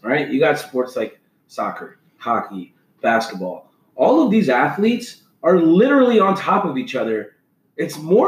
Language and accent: English; Northeast, United States; Now, fans, remember, you know, we're guys from the Northeast. Ball games up here ain't fucking cheap.